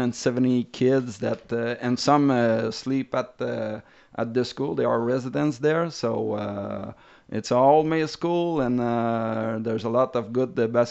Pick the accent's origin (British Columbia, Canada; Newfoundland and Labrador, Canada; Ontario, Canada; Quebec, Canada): Quebec, Canada; Okay, well, first, I'm from Joinville. I studied at high school there that is named Polyvalente Marivier, my last 2 years as a senior.